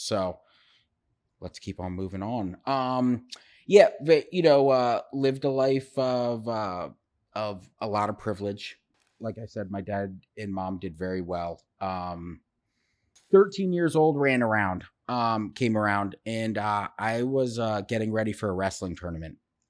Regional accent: Maryland, United States; So I am from the Washington, D.C., but Maryland more, specifically. And I grew up in a wonderful, wonderful family.

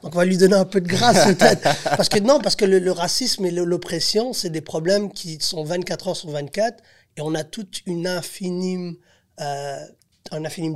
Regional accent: Haiti; moi je suis haïtien.

